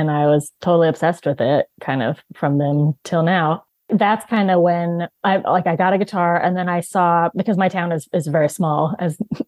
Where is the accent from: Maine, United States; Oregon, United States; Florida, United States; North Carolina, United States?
Oregon, United States; Klamath Falls; I'm actually from Klamath Falls, Oregon. It's kind of Southern Oregon, just a smaller town. So Pacific Northwest represent. Grew up there.